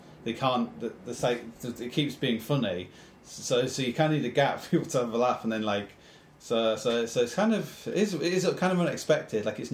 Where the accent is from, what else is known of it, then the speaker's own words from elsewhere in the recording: Hull, Yorkshire and the Humber, United Kingdom; I'm from Hull. I have charisma in Hull.